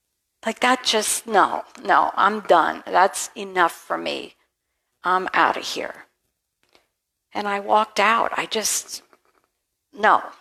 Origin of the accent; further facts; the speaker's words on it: Philippines; born there; God brought me from the day I was born in the Philippines